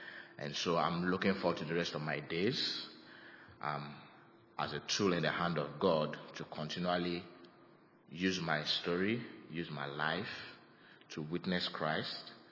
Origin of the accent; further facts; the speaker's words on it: Nigeria; I'm from Africa, I'm from Nigeria in particular